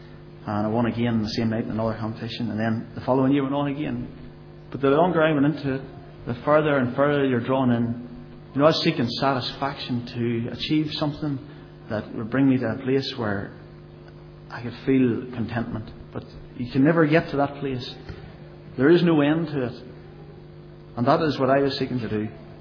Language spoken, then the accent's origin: English; Cookstown, Northern Ireland, United Kingdom; I am from Cookstown, and I still live in Cookstown. And I have to say, from the very start, I was born into a privileged home.